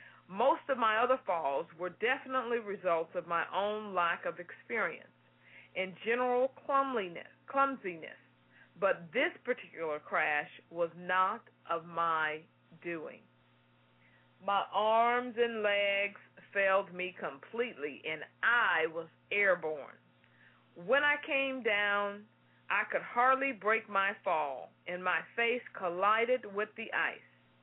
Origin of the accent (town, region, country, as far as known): Houston, Texas, United States